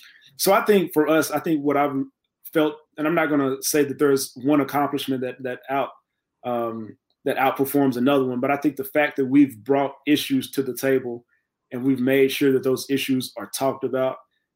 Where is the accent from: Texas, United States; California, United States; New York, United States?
Texas, United States; Man, so you know, I'm from Texas, man.